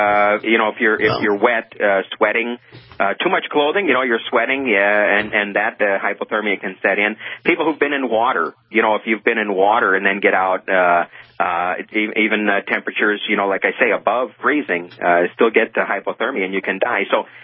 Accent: Pennsylvania, United States; now in North Dakota, United States; I'll tell you, I'm from Pennsylvania originally, as I think you know.

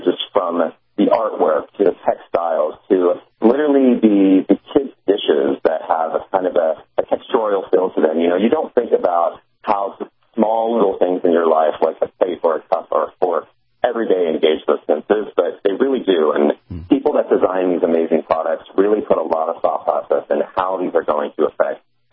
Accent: Missouri, United States; And growing up, I grew up in Missouri, so we definitely have fall.

